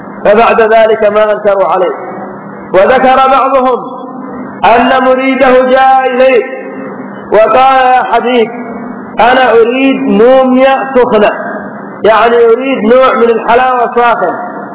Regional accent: Yemen; فإنهم عندنا في اليمن تبقى شاباتهم من الزواج

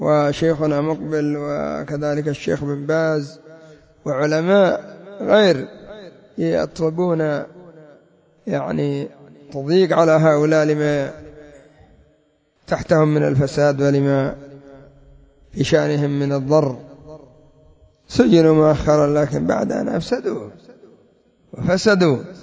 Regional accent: Yemen; هكذا عندنا في اليمن، كما أفسد محمد المهدي وعقيل المقطري

